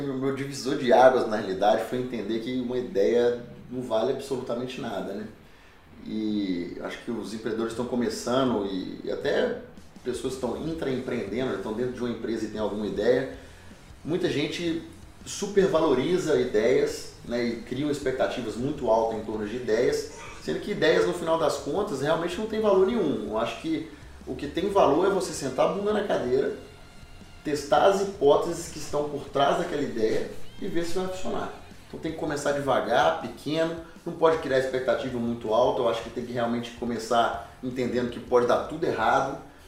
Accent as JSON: {"language": "Portuguese", "town": "Governador Valadares", "region": "Minas Gerais", "country": "Brazil", "tie": "born or raised there", "said": "eu fico feliz em saber que minha região, minha cidade natal aí está começando a criar alguns talentos."}